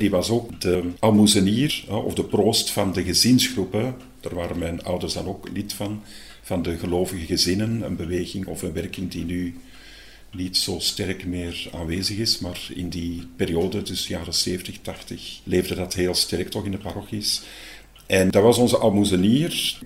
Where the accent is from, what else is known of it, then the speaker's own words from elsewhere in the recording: Lint, Flanders, Belgium; Mijn moeder en mijn vader die deden dan ook onthaalwerking in Lint, waar ik ben opgegroeid.